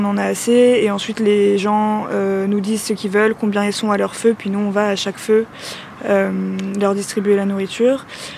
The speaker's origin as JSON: {"language": "French", "country": "France", "said": "je suis française"}